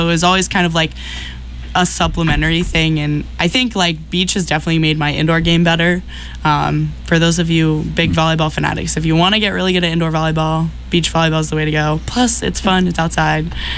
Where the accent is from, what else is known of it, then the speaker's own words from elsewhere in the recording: Granite Bay, California, United States; I'm from Granite Bay, Sacramento area.